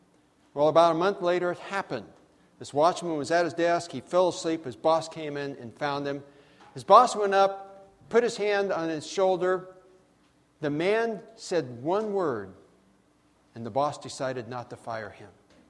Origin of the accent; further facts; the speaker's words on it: Redlands, California, United States; we spent a few days down in my hometown of Redlands, California, Southern California.